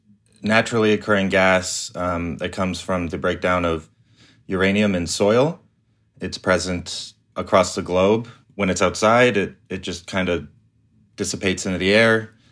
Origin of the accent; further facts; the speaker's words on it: Calgary, Alberta, Canada; I grew up in Calgary and I had no idea about this.